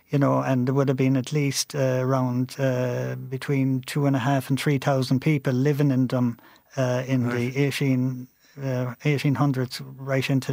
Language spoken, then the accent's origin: English; Galway, Connacht, Ireland; I was born and reared in Raven Terrace, which is just part of the Clada